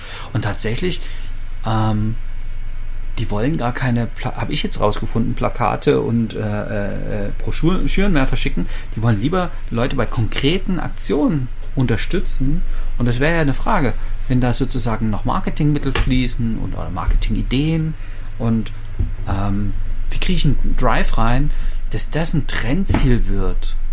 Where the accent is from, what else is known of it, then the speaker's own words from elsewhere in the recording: Leipzig, Saxony, Germany; Also meine Heimatstadt Leipzig, 650.000 Einwohner